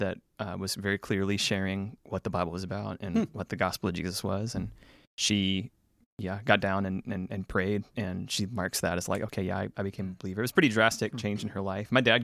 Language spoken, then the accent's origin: English; Memphis, Tennessee, United States; also born or lived in Nashville; So I'm from Memphis. I'm from Memphis, Tennessee. Which is about as far in the bottom left corner of Tennessee as you can get without being in Mississippi or Arkansas. Was born there, grew up there, went to college in Nashville for a little while